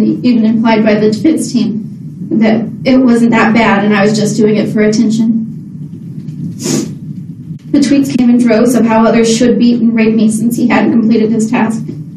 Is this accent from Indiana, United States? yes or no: yes; Indiana, United States; now in Las Vegas, United States; My mother moved to Las Vegas with me when I came from Indiana.